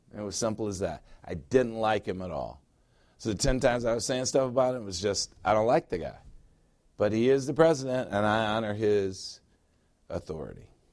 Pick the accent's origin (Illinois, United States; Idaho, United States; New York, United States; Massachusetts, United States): Illinois, United States; Because I grew up in Illinois. I lived in Illinois for 40 years.